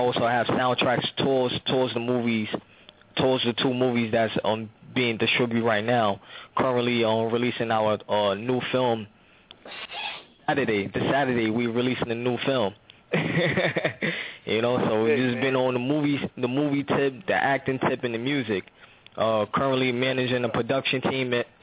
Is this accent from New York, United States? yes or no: yes; Harlem, New York, United States; Harlem. I'm from Harlem, so we got to do everything.